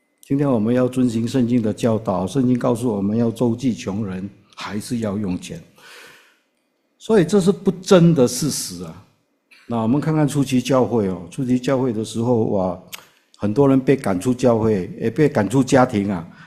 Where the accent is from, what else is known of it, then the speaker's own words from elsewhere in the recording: Fujian, China; accent: Hokkien; 我们福建话讲一条瓦灵啊